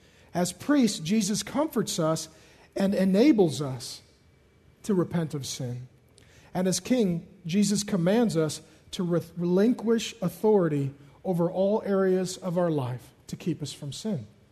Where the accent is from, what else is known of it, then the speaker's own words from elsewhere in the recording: Seattle, Washington, United States; I grew up in South Seattle. Many of you know my story. Irish Catholic boy.